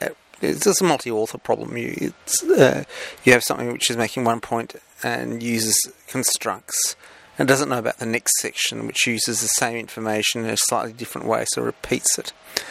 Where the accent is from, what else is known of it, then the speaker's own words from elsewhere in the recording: Australia; Now, in this case, I am Australian, in Australia